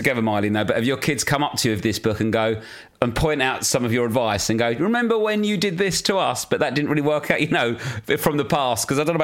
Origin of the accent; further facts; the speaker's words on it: London, United Kingdom; My school, I grew up in South East London.